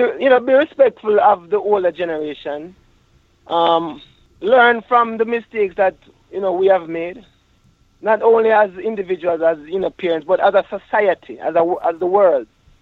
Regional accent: Jamaica; growing up in Jamaica.

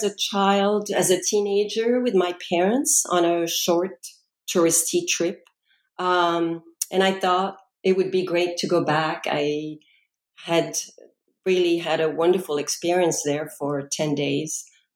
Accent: France; English is a second language; moved away as an adult; now in United States; I was born and raised in France

